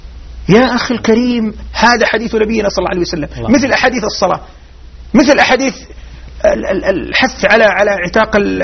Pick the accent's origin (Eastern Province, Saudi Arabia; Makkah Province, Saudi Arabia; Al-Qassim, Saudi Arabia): Al-Qassim, Saudi Arabia; Ar Rass; لأن احنا سكننا الحاضرة وأنا ممكن في رابع ابتدائي أو خامس ابتدائي، مدينة الرس مدينتي.